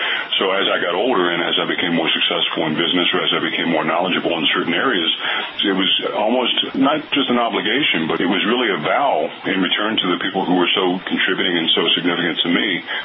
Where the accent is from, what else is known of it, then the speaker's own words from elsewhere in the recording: York, Pennsylvania, United States; I grew up in York, Pennsylvania.